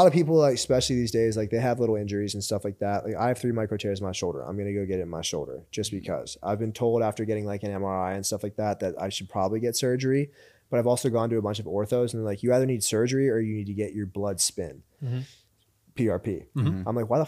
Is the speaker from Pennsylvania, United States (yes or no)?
yes; Pittsburgh, Pennsylvania, United States; So then obviously, you know, we're from Pittsburgh and like mm-hmm. we network very well.